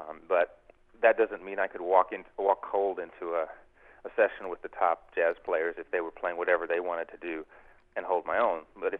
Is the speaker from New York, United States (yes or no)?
yes; New York, United States; Well, growing up in New York, same deal, you know, in a high school with I think three different orchestras